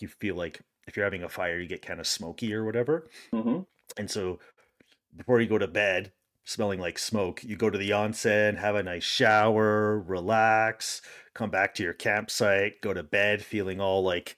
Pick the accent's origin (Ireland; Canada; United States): Canada; being a Canadian, I'm not used to that heat.